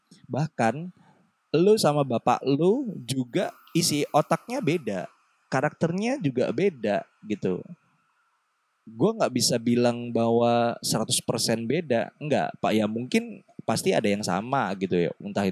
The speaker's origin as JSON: {"language": "Indonesian", "town": "Surabaya", "region": "East Java", "country": "Indonesia", "tie": "born or raised there", "said": "gue bisa pakai bahasa Jawa dan gue lahir di Surabaya, gede dan lama di Surabaya gitu ya."}